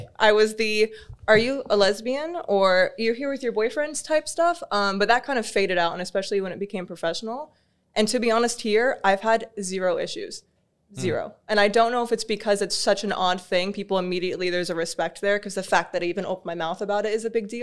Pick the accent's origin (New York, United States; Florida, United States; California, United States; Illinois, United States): Florida, United States; accent: American; Yeah, I'm from Florida.